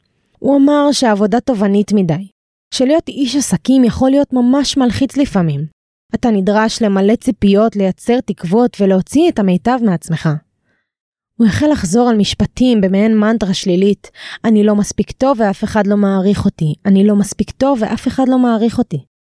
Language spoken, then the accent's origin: Hebrew; Tel Aviv, Tel Aviv District, Israel; אמנם גדלתי בשכונות הטובות של תל אביב, אך לא ליקקתי שמנת מכפית זהב.